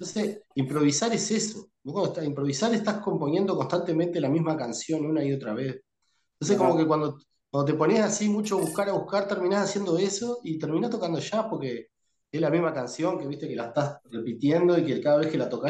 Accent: Canelones, Uruguay; Yo soy de Canelones, de la costa de Canelones, soy siempre canario.

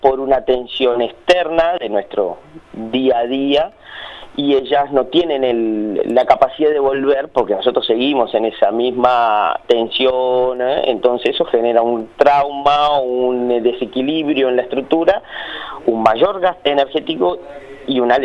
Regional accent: Uruguay; moved away; yo falté muchos años, me fui mucho tiempo de Uruguay, y cuando llegué era otra sociedad

